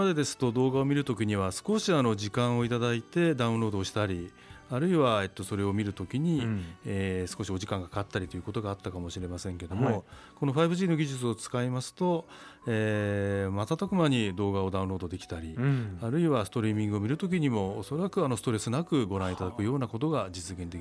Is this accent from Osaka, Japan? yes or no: no; Chiba, Japan; now in Utsunomiya, Japan; あ、出身は千葉県ですね、